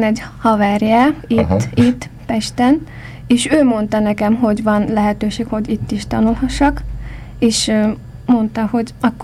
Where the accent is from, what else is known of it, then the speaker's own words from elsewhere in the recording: Ürümqi, Xinjiang, China; Hungarian is a second language; moved away as an adult; now in Hungary; Én Ürümcsibe születtem. Az Ürümcsi az a fővárosa az Ujgur területnek. Az Ujgur autonóm terület az a Kínának egyik része. Az Kína pedig Ázsiában van mindenki. Hát 19 évesig ott éltem, és 99-ben ide jöttem Magyarországon, és itt tanulok most.